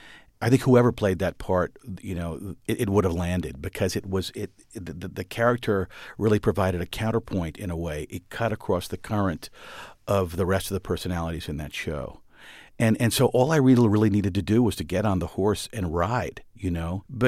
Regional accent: Washington, District of Columbia, United States; fortunately, my father was a career diplomat. I grew up in Washington, so I'd been drinking the water all my life, so to speak.

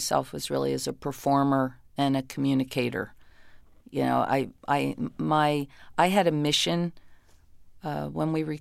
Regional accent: New Jersey, United States; I came from the South Jersey, Philadelphia area, and in the early 60s, everybody sang.

